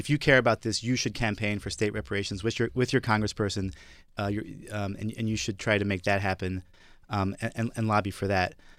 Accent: Brussels, Brussels-Capital Region, Belgium; and I grew up in Brussels, so it's kind of a weird question. I didn't learn about American slavery in school.

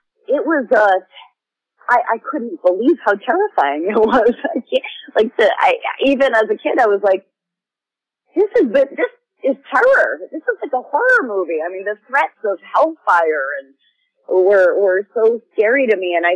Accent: New Hampshire, United States; I grew up going to church many times because I grew up in New Hampshire, and is a very church loving, you know, there were no Jews there.

